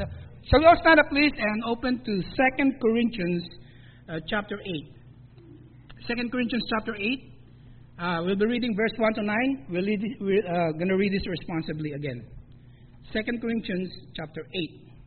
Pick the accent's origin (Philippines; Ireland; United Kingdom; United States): Philippines; Some pastors, Canadian pastors, American pastors would come to me because I'm Filipino. And he would ask me … you're a Filipino. Yes, I am.